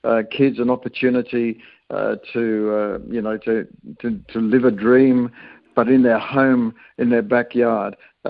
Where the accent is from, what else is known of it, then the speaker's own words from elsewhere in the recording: Kenya; now in Australia; I was brought up in Kenya, but when we first got to Australia, I went to a boarding school there